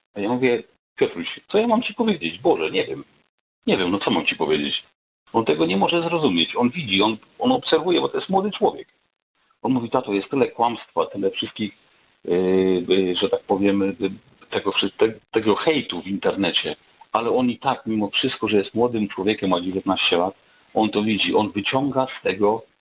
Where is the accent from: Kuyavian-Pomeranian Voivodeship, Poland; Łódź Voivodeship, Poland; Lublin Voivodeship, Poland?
Kuyavian-Pomeranian Voivodeship, Poland; chociaż ja pochodzę z okolic Torunia.